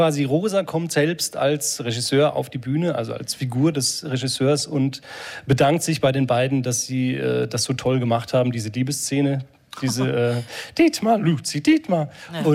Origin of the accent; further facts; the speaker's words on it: Bavaria, Germany; Nee, ich komme aus Franken eigentlich.